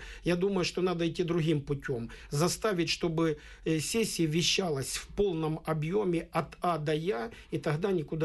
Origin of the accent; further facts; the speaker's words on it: Khartsyzk, Donetsk Oblast, Ukraine; Я вам приведу пример, когда я в родном городе Харциске пытался, мне труднее было в Харциске сделать, чем в областном совете.